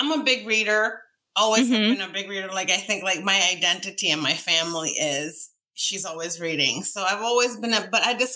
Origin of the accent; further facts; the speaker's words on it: Dominican Republic; I grew up in the Dominican Republic, so you know, the bookstores had books in Spanish